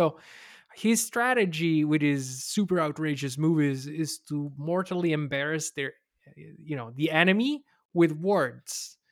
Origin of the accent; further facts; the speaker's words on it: Italy; English is a second language; oh my God, I'm from Italy. It's so beautiful.